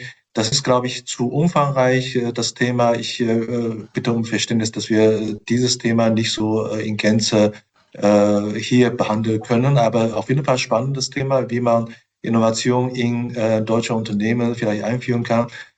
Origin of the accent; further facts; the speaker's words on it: China; oder um von deutschen Kanzler, ich bin ja Chinese, zu sprechen